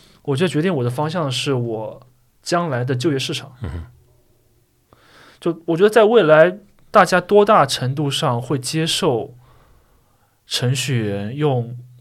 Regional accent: China; 我们中国人常说古话，上梁不正下梁歪

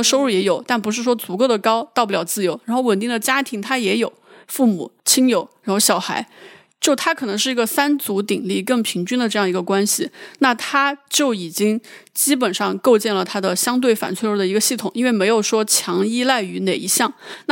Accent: Beijing, China; 我自己就土生土长就一直在北京

